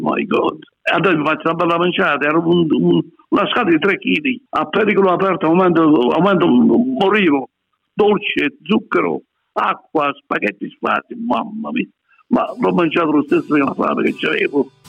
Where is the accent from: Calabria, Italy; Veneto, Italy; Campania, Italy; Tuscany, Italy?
Calabria, Italy; io da italiano, sono calabrese, sogno, calabrese.